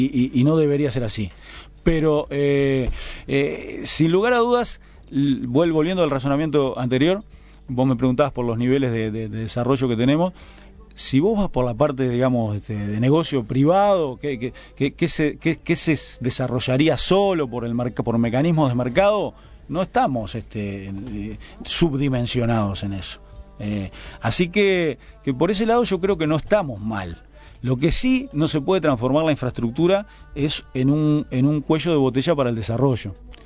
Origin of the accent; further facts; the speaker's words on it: Uruguay; y con orgullo, como uruguayo lo digo